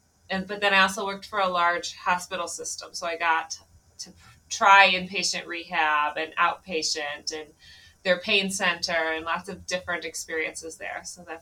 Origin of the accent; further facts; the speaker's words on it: Michigan, United States; moved away as an adult; also born or lived in Fresno, California; I grew up in Michigan and then graduated into the post 9/11 recession. So I took off and went to Fresno, California, where I got my first job.